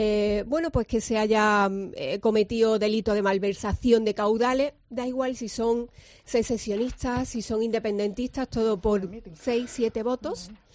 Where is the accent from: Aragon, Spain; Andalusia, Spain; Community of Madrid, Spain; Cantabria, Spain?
Andalusia, Spain; Málaga; los malagueños no somos iguales que los catalanes secesionistas